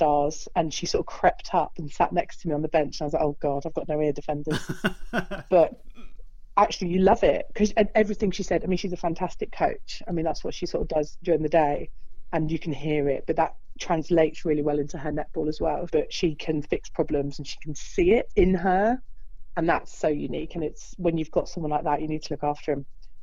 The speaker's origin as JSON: {"language": "English", "town": "Cheltenham", "region": "South West England", "country": "United Kingdom", "tie": "born or raised there", "said": "I was born and bred in Cheltenham, so my family were all there."}